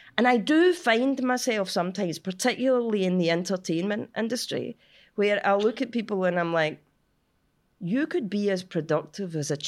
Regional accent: Cumbernauld, Scotland, United Kingdom; which is unusual because I'm from Cumbernauld.

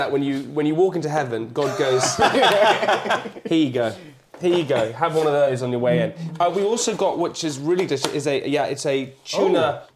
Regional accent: Cirencester, South West England, United Kingdom; also born or lived in London; So I grew up in the countryside. So I grew up just near Cirencester, in sort of Gloucestershire area. And then parents divorced at, like, 7 years old, moved to London with my mum.

